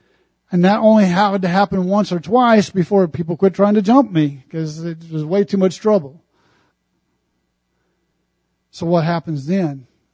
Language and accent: English; Illinois, United States; also born or lived in Texas; But growing up in Central Illinois, I only knew one black young man.